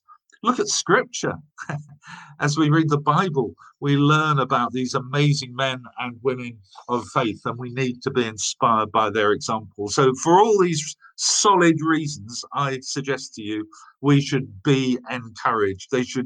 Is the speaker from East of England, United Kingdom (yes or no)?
yes; Southend-on-Sea, East of England, United Kingdom; I was brought up in Essex, as many of you know, as many of you were indeed. But I was brought up in Southend